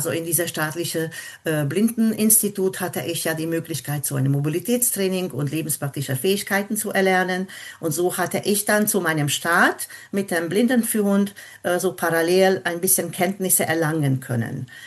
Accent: Budapest, Hungary; Ich komme ursprünglich aus Budapest.

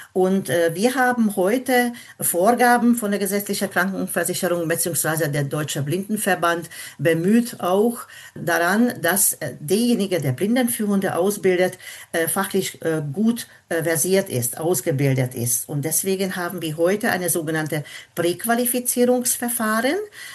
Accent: Budapest, Hungary; Ich komme ursprünglich aus Budapest.

